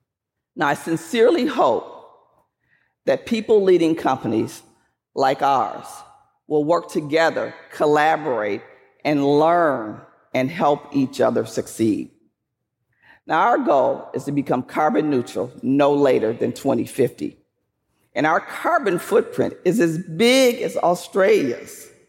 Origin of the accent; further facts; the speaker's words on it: Flint, Michigan, United States; You have to understand, I grew up in Flint, Michigan. My dad was a GM guy all the way, like his dad before him, his brother, and all of his friends.